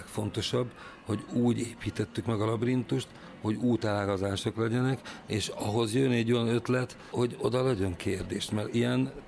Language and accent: Hungarian; Makó, Csongrád-Csanád, Hungary; Úgy kezdtük, hogy én makói vagyok.